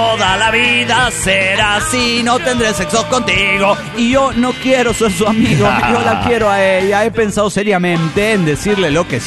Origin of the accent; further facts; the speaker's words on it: Mexico City, Mexico; del DF mexicano.